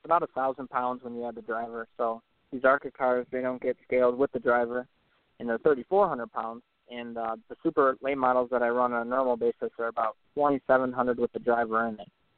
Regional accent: Harrison Township, Michigan, United States; I call my hometown is Harrison Township, Michigan. It's about half an hour north of Detroit. It's on the Lake St. Clair there.

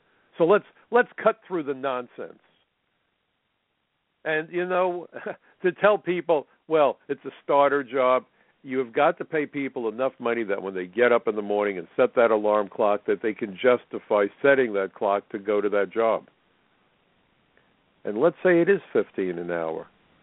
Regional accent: United States; I'm an American, so I'm entitled to mine.

